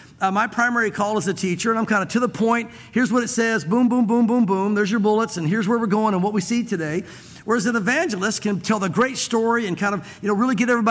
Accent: the South, United States; now in Knoxville, United States; Listen, I grew up in the South, and Jesus was preached every week in every corner.

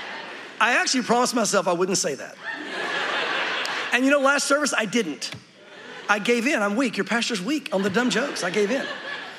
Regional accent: the South, United States; I know growing up, when I grew up in the South

